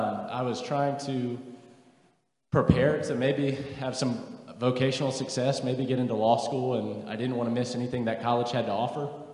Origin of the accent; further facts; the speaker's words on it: Fredericksburg, Virginia, United States; I grew up in Fredericksburg, Virginia, and I have wonderful parents and older sisters